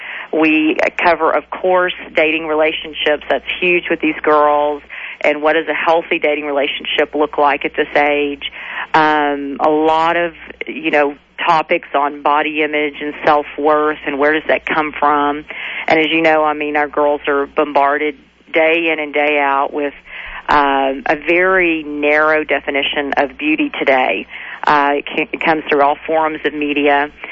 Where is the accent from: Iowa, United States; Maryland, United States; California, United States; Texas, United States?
Texas, United States; Austin; I held one event in Austin, Texas. That's my hometown here.